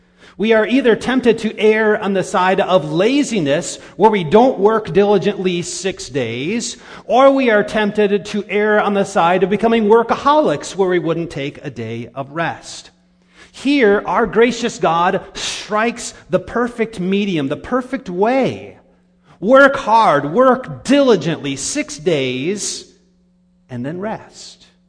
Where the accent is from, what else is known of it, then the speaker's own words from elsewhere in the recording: Iowa, United States; I remember growing up in Northwest Iowa